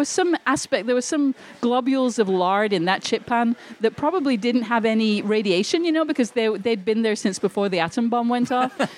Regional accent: the north of England, United Kingdom; now in United States; I am. I'm an American now, but there are certain times when my old Englishness comes through

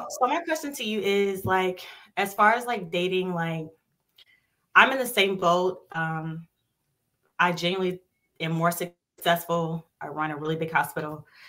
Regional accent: Atlanta, Georgia, United States; I'm from Atlanta and I am 31.

